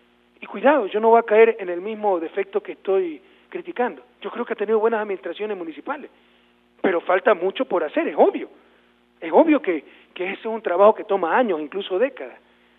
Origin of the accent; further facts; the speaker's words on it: Guayaquil, Guayas, Ecuador; viajaré a mi ciudad natal, Guayaquil